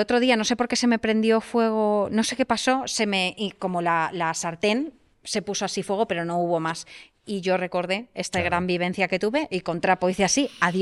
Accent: Catalonia, Spain; Si no, es que vengo de Cataluña.

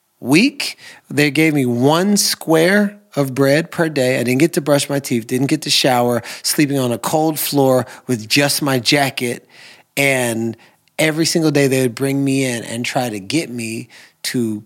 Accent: Houston, Texas, United States; also born or lived in Los Angeles; now in Austin, United States; I originally grew up in Houston, Texas, and then moved to LA and lived in LA for 21 years, and now I'm back in Austin, Texas.

